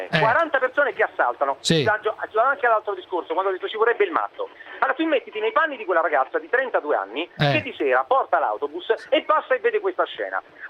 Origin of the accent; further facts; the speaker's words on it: Marche, Italy; e ti dico marchigiani perché sono marchigiano.